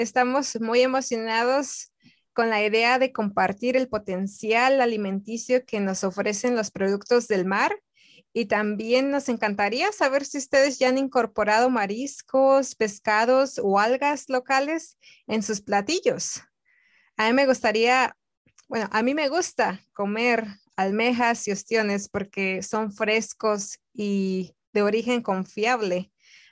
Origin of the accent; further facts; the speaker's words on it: Querétaro, Mexico; mi ciudad natal, que es en Querétaro, en México, está muy alejada del mar, así que no utilizamos muchos mariscos allá.